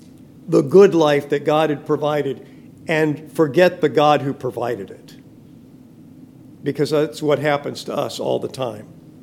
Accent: Fresno, California, United States; Growing up in California, we used to have in Fresno called the Tuolumne fog.

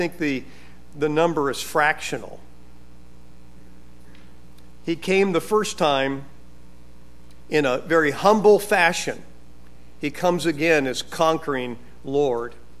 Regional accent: California, United States; And growing up in California, it wasn't hard for the teachers to find palm branches.

